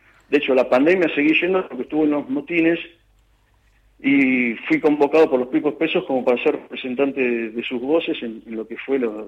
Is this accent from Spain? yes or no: no; La Plata, Buenos Aires Province, Argentina; pensando que soy de La Plata, así que me iba a tocar alguna de las tantas universidades de acá